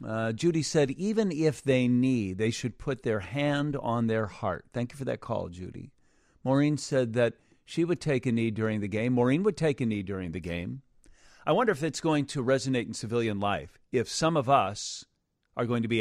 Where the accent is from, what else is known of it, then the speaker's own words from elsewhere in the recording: Chicago, Illinois, United States; And as a Chicagoan and a bit of a baseball fan, I'm not a crazy baseball fan